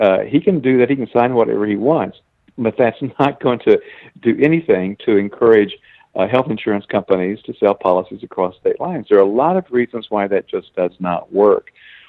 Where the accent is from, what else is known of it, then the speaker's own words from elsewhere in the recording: Tennessee, United States; in my home state of Tennessee, and in Florida, and South Carolina, and Alabama, to come in and do business here.